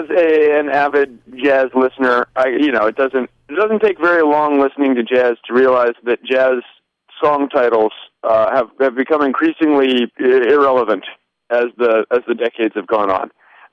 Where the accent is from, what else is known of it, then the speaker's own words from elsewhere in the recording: Pennsylvania, United States; And I grew up in Pennsylvania, just outside Scranton, and I'm very aware that Pennsylvania has literally hundreds of absolutely ridiculous town names.